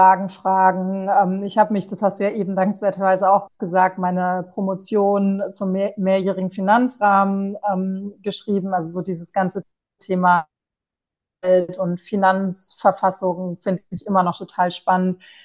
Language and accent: German; North Rhine-Westphalia, Germany; also ich komme aus dem Münsterland, was jetzt keine klassische Grenzregion ist, aber die Niederlande sind sehr nah.